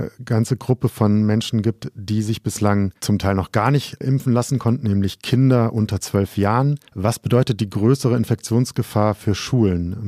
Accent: Düsseldorf, North Rhine-Westphalia, Germany; born there; Zumal ich als gebürtiger Düsseldorfer Helau rufen müsste

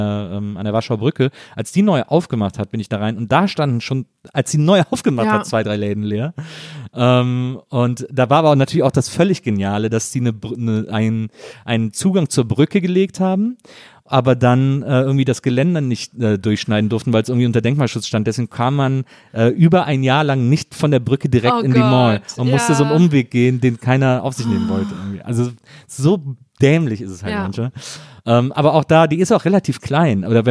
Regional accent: North Rhine-Westphalia, Germany; da in Wessing, wo ich aufgewachsen bin, in der Nähe, Richtung Bonn in St. Augustin

